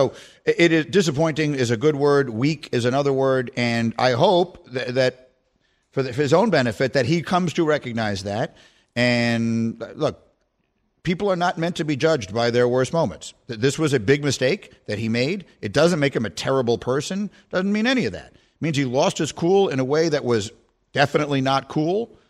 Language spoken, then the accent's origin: English; New York City, New York, United States; I am a New Yorker. I grew up here. I love the pizza and the bagels.